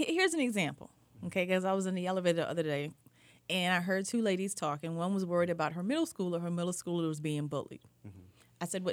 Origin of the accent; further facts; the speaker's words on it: South Carolina, United States; I grew up in South Carolina.